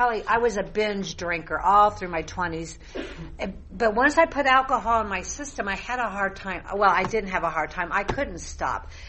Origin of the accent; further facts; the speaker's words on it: Iowa, United States; Anyway, I grew up in Iowa and with four brothers and parents.